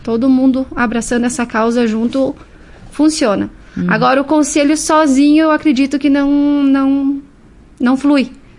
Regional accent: Marau, Rio Grande do Sul, Brazil; also born or lived in Passo Fundo; Eu nasci em Passo Fundo. A família da minha mãe é toda aqui de Marau. Uhum. Me considero daqui, na verdade.

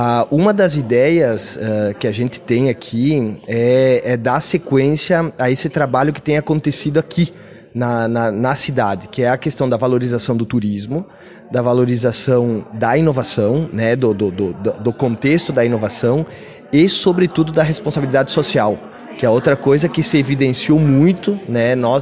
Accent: Argentina; Portuguese is a second language; now in Brazil; Eu vi que, como argentino, eu tenho o poder do tempo, né?

